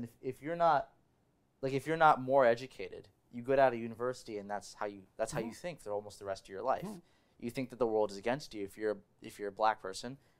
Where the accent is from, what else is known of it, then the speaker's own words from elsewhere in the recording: Canada; As a Canadian and Westerner, I view rational debate as the cornerstone of our democratic institutions.